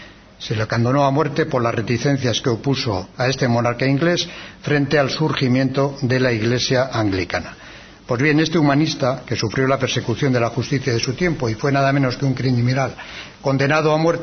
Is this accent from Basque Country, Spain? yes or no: yes; Basque Country, Spain; somos hoy los vascos unos privilegiados